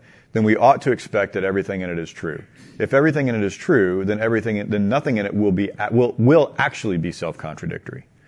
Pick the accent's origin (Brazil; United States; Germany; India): United States; because I'm an American and I think that's fun.